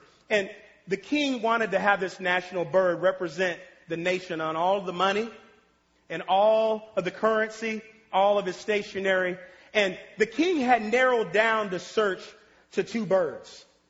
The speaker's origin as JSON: {"language": "English", "town": "Itabena", "region": "Mississippi", "country": "United States", "tie": "born or raised there", "said": "when we were growing up in Mississippi and Itabena and we were poor and we didn't have any money"}